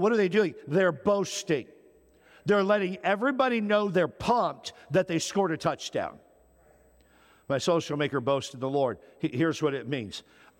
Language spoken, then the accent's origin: English; Wisconsin, United States; I grew up in Wisconsin, and my family's never smiled or been happy ever.